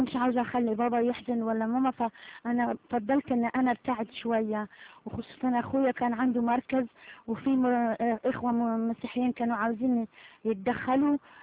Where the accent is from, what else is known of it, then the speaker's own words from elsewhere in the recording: Algiers, Algiers Province, Algeria; ولدت في الجزائر العاصمة وكبرت وعشت هناك كتير، ومن عيلة طبعا مسلمة.